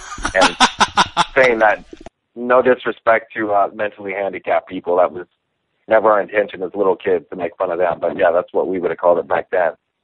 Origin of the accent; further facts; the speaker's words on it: United States; because I'm an American fighting in Canada.